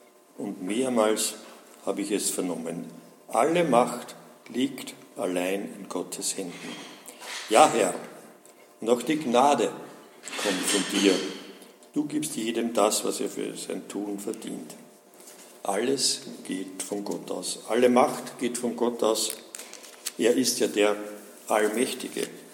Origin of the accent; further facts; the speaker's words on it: Austria; Bei uns in Österreich sagt man ja, das letzte Hemd hat keine Taschen.